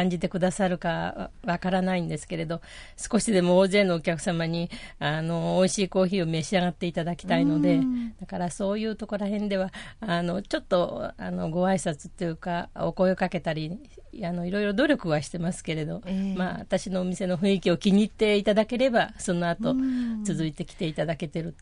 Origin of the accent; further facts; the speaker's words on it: Shizuoka, Japan; 静岡では一番の繁華街でしたから、そういう街で生まれ育ってきまして